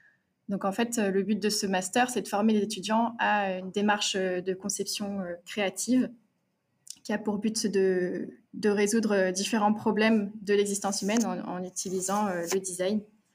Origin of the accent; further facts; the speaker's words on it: Auvergne-Rhône-Alpes, France; moi, je suis née et j'ai grandi en Haute-Savoie.